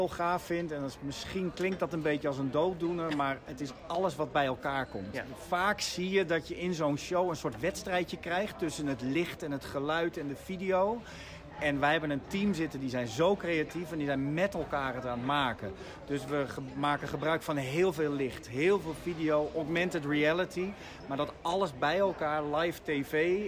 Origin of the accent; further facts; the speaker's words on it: Netherlands; Ik gun het iedereen, maar ik ben Nederlander, hè?